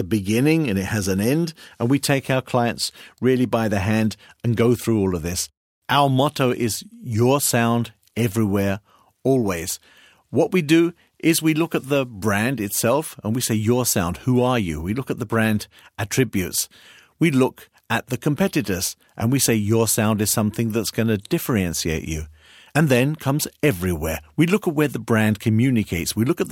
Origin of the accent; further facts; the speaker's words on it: United Kingdom; now in Hamburg, Germany; I live in Hamburg, Germany. I'm British